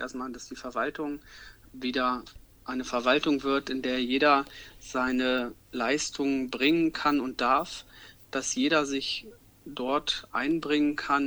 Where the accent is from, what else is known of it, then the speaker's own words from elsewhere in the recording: Moringen, Lower Saxony, Germany; also born or lived in Northeim; bin geboren in Nordheim 1987, bin in Moring zur Schule gegangen, aufgewachsen, habe meine Ausbildung zum Zahntechniker dort gemacht